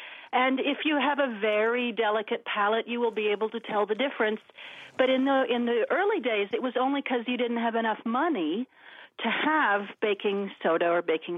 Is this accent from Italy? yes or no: no; Canada; Because I grew up in Canada.